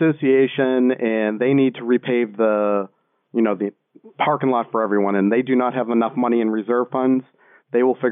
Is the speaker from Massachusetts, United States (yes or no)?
yes; Boston, Massachusetts, United States; It's right outside of Boston, and I'm originally from Boston, so I was very familiar with the market there.